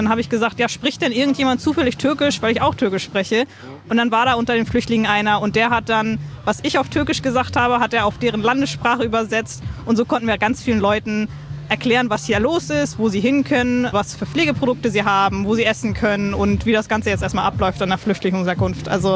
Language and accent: German; Hamburg, Germany; Ich komme aus Hamburg.